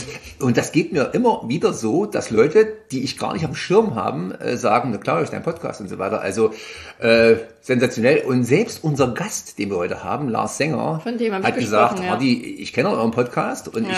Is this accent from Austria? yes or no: no; Nuremberg, Bavaria, Germany; Ich komme ja quasi aus Nürnberg und ich muss sagen